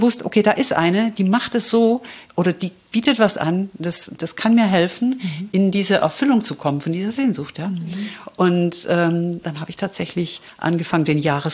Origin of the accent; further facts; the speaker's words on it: Baden-Württemberg, Germany; Ich bin ja aus dem Schwabeländle.